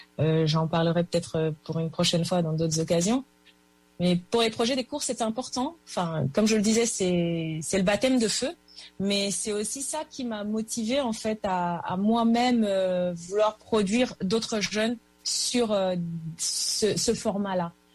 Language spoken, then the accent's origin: French; Chad; moved away as an adult; now in France; Moi, je suis née, j'ai grandi au Tchad. Je suis venue en France pour m'y installer, on va dire, à l'âge de 35 ans